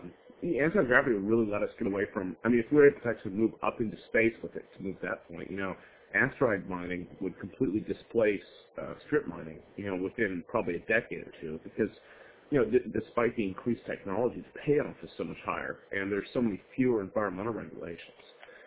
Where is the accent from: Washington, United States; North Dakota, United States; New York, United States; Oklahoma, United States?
Washington, United States; I grew up in Washington State. It's kind of been like that the entire time I've lived here.